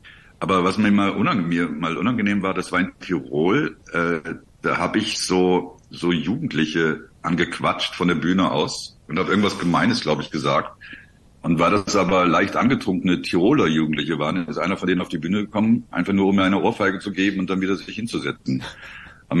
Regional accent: Düsseldorf, North Rhine-Westphalia, Germany; Ja, du, ich komme ja aus Düsseldorf ursprünglich

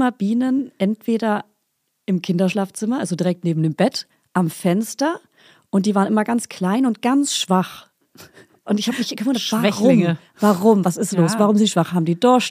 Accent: Bavaria, Germany

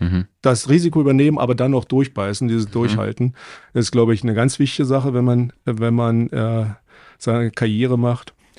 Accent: East Germany, Germany; now in Munich, Germany; Also bin dann also als Ossi in den Westen gegangen.

